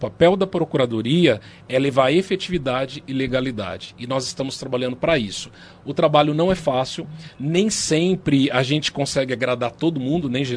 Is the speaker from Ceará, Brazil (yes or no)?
no; Monte Alto, São Paulo, Brazil; eu sou filho de Monte Alto.